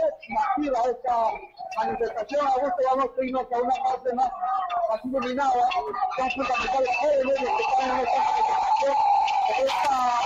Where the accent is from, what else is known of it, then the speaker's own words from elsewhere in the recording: Peru; Somos de Perú